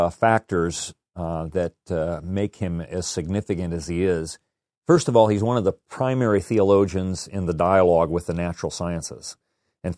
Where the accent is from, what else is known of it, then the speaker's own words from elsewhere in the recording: Midwest, United States; You know, I come from the Midwest. It's 18 below zero in Iowa today.